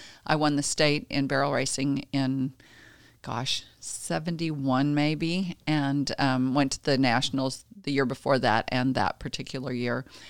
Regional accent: Las Vegas, Nevada, United States; So I was born in Las Vegas, which is kind of odd because for the last 25 or 30 years, a lot of what's happened in the rodeo industry has happened in Vegas. But I grew up there.

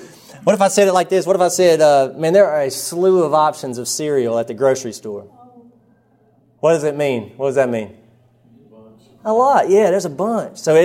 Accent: the South, United States; the one of growing up in the South

